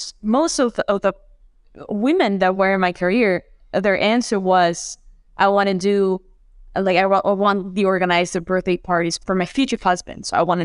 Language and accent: English; Cancun, Quintana Roo, Mexico; growing up in Cancun, there is a lot of work in the entertainment industry.